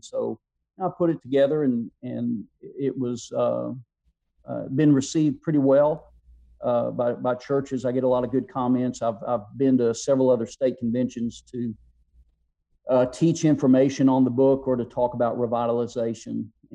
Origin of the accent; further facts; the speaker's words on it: West Virginia, United States; So it's a nice place to be. We like living there, and it's a good place to be. I'm Appalachian by h